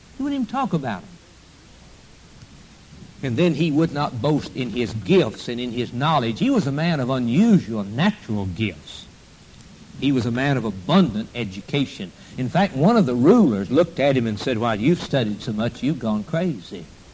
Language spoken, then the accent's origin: English; United States; I'm glad I'm an American. I'm glad I live in this country.